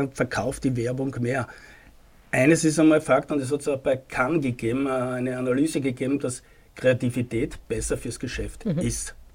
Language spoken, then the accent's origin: German; Graz, Styria, Austria; born there; moved away as an adult; now in Vienna, Austria; Eigentlich bin ich geboren in Graz, gebürtiger Grazer, im Herzen immer ein Steirer. Bin in den 90er Jahren dann nach Wien gegangen.